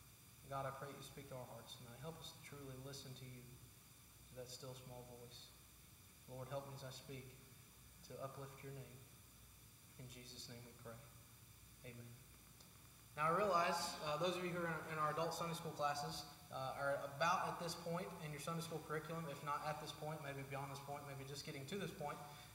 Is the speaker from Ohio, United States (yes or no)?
yes; Ohio, United States; I'll not mention the name due to the fact that I am from Ohio.